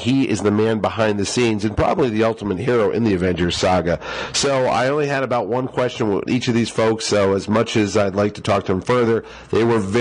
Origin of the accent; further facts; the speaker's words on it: Connecticut, United States; I'm from Connecticut.